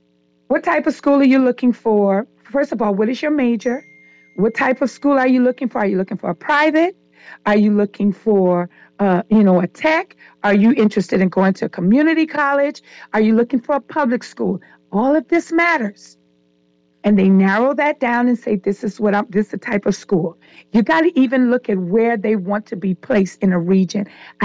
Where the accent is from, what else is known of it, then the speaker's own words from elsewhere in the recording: Bahamas; I may know what a settee is because I grew up in the Bahamas. Okay? And we used to call couches settee here.